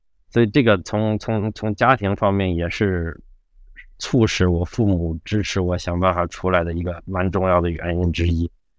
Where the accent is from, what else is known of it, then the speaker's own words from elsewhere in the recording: Xi'an, Shaanxi, China; 因为我本身是西安人，所以我如果不在成都工作，回西安工作也完全可以。